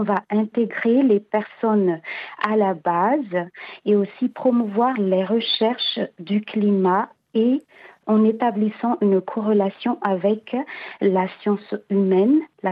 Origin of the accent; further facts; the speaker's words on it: Madagascar; D'autant plus que chez nous, à Madagascar, il y a la majorité de la population sont des agriculteurs.